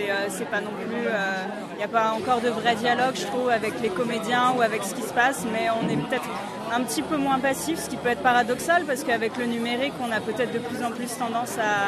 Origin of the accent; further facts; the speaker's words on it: Nancy, Grand Est, France; Enfin, même si je suis de Nancy à la base.